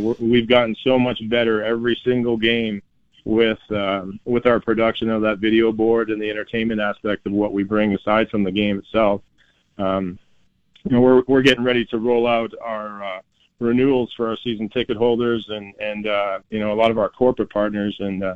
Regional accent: Canada; I think as a Canadian kid, like I said, I think it was 13 at the time that the U.S. won.

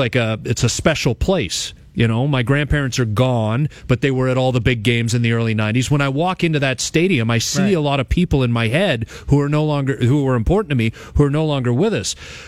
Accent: Oakville, Ontario, Canada; but I'm a Toronto kid. I'm born and raised in Oakville.

